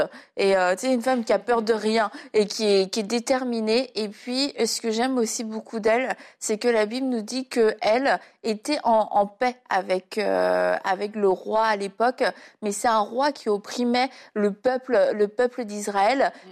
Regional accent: Brittany, France; Jaël, ça sonnait bien breton, comme moi-même. Oui, je suis bretonne, ça vous surprend. Je suis une bretonne pure souche

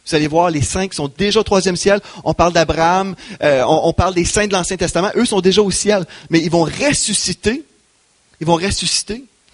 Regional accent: Quebec, Canada; je suis un Québécois, évidemment, comme vous savez. Je parle en québécois.

